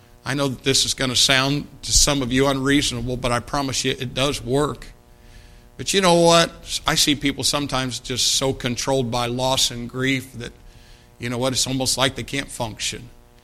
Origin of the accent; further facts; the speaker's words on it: Brazil, Indiana, United States; When we were growing up in Brazil, Indiana, I have no doubt that at one point in time I remembered that I lived there in that house, you know, all the way up to seventh grade.